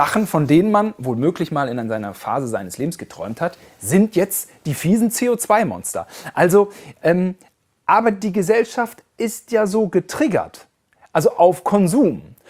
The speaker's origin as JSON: {"language": "German", "region": "West Germany", "country": "Germany", "said": "Wir sind Westdeutsche."}